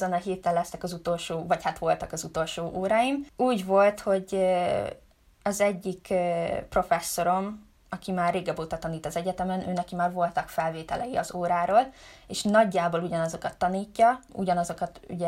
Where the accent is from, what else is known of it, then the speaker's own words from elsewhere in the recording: Hungary; az apukám skót, és ugye így félig skótként felnőve itt Magyarországon mindig megvolt a magyar tapasztalatom, de sose volt meg az a skót tapasztalat.